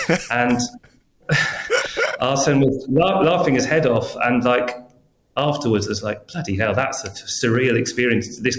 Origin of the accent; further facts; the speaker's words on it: England, United Kingdom; I said, no, I'm very English.